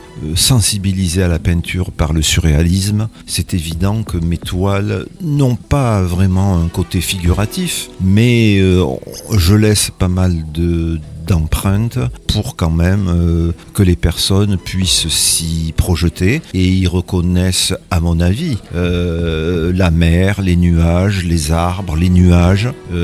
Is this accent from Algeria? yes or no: yes; Algeria; born there; Alors, j'habite actuellement à 16 ans, et je suis né en Algérie, voilà, en 1954.